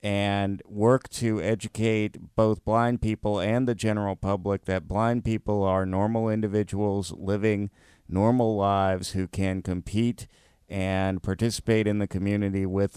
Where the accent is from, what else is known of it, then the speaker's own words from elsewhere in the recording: South Carolina, United States; now in Baltimore, United States; I was an Army brat growing up, and my family finally settled in South Carolina. So that's where I lived the longest before I came to Baltimore.